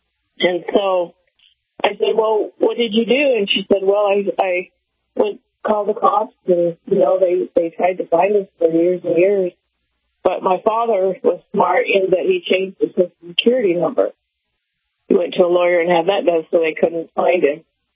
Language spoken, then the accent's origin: English; Kentucky, United States; also born or lived in Nevada, United States / Idaho, United States; so I was born in Nevada. I was partly raised in Kentucky and in the mountains of Idaho.